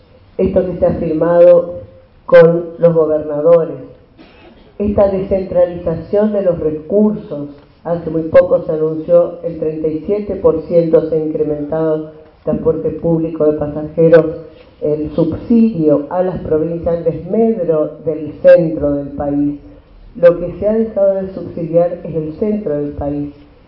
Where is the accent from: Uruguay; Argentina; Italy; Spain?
Argentina; Misiones; moved away; para mí siempre es grato volver a esta tierra, porque esta es mi tierra, aquí nací.